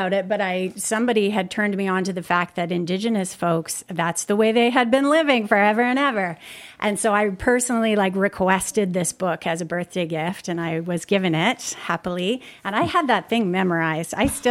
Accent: Kelowna, British Columbia, Canada; as a child growing up in Kelowna on this little hobby farm, we were surrounded by a lot of natural spaces, undeveloped hills and, you know, the ponderosa pine and bunch grass ecosystem

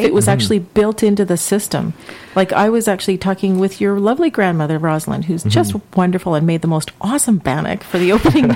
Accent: Toronto, Ontario, Canada; until I moved out west, because I grew up in Toronto, I had never met a First Nations person. In my school in Toronto, it was there was a lot of Jamaicans because that was kind of our area

